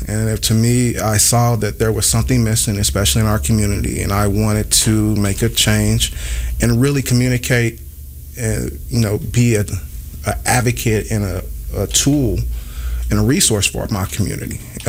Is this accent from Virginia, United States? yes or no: no; Kansas City, Kansas, United States; I grew up in the Kansas City area, born at KCK. Yes, proud. Born off of 13th and Quindaro originally. I take pride in that.